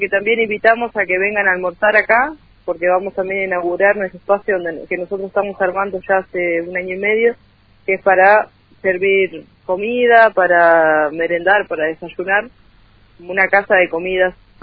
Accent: Guernica, Buenos Aires Province, Argentina; yo soy de Guernica, de zona sur del conurbano, que hace años, bueno, vivo acá, pero tengo mi gente allá

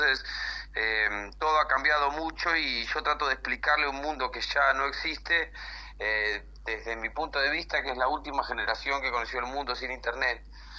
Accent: Buenos Aires Province, Argentina; Yo soy bonaerense de adentro

